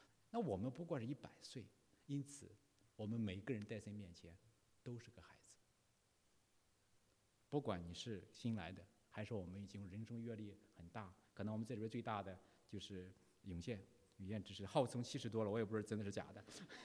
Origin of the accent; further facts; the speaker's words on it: Shandong, China; 像我们山东人的话，哎我的娘啊，就这，你怎么熟悉怎么来。